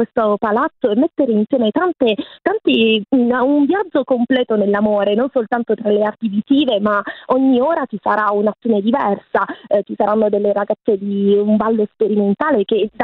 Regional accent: Basilicata, Italy; appunto io sono lucana

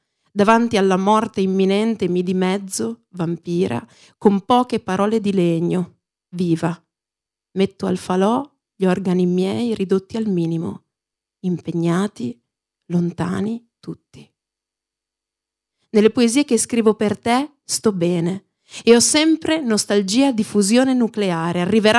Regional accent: Modena, Emilia-Romagna, Italy; E quindi io sono di Modena e quando andavo alle elementari sono stata fortunata

